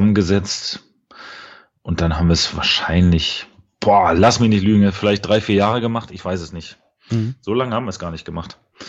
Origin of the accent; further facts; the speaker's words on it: Berlin, Germany; was ich als Berliner jetzt auch nicht kannte